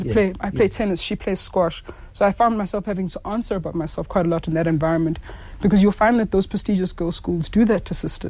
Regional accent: Malinda, Eastern Cape, South Africa; And also, I grew up in Malinda. Malinda is the first suburb when you're coming from Mdantsane.

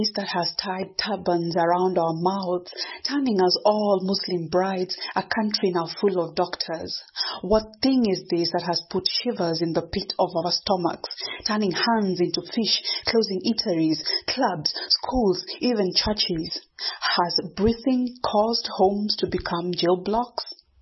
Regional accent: Kenya; born there; first language Gikuyu; I am a Kenyan born and based poet, writer, and the author of a poetry collection, Minds and Minefields, My Spoken Words. Now, the inspiration to write this poem in my mother tongue, Gikuyu

